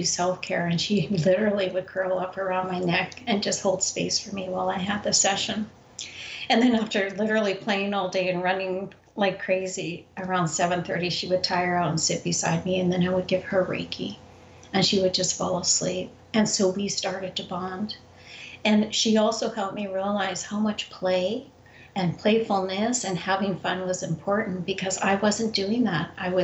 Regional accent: Canada; I'm originally from Canada

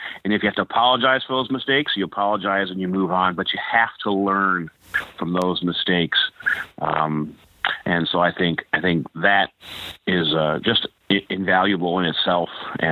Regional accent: Riverview, Michigan, United States; I grew up in Michigan, a small town called Riverview, Michigan.

